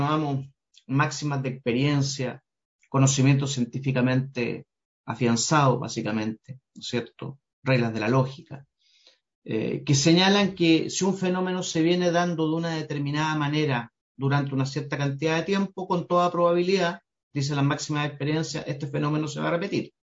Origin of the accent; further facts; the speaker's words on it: Chile; nos debe motivar a pensar como chilenos